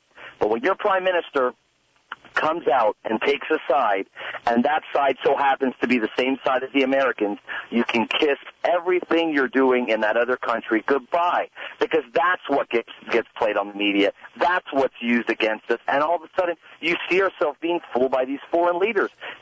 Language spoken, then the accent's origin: English; Canada; born there; I'm a Canadian. I'm born in Canada, but my father is Iranian.